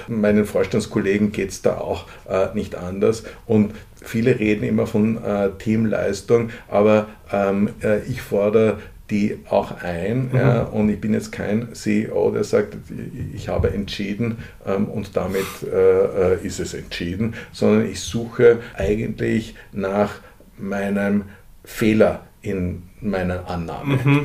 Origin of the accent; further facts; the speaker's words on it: Austria; Aber wir sind geborene Waldmenschen als Österreicher.